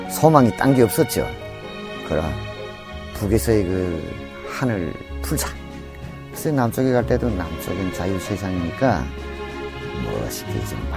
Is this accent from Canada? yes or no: no; North Korea; now in South Korea; 아, 그리고 지금 남쪽에 와가지고